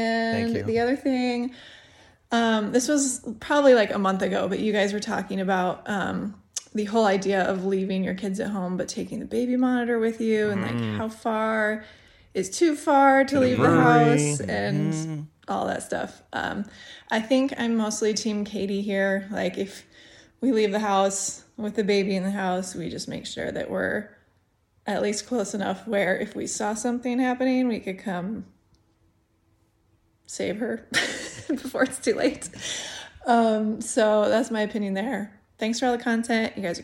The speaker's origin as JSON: {"language": "English", "region": "Iowa", "country": "United States", "lives_now": "Salt Lake City, United States", "said": "I'm from Salt Lake City, Utah. Been to your show here. Think you guys are awesome. I'm originally from Iowa"}